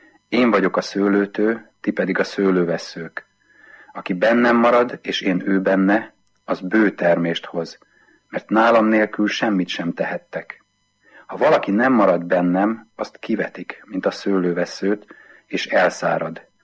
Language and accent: Hungarian; Tahitótfalu, Pest, Hungary; én az erdő szélen nőttem föl Tahiban, a Pilisben.